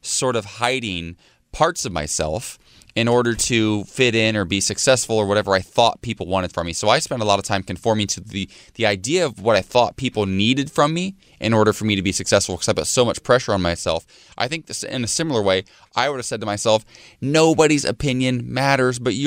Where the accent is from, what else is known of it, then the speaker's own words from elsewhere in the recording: Ohio, United States; I'm from Ohio.